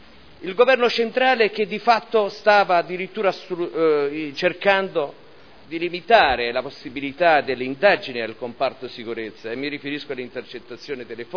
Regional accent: Modena, Emilia-Romagna, Italy; born there; io sono nato a Modena dal 78

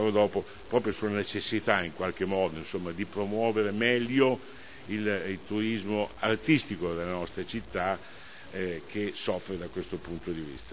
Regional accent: Modena, Emilia-Romagna, Italy; veramente una cosa che da modenese mi lascia interdetto

